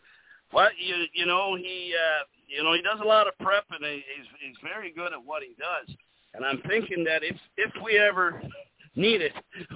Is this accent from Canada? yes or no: yes; Canada; I mean, you know, I'm Canadian, but I mean, I love America.